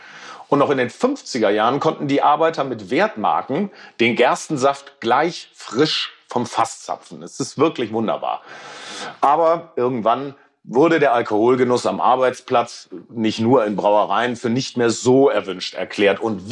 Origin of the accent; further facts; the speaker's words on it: North Rhine-Westphalia, Germany; Ich bin im Ruhrgebiet aufgewachsen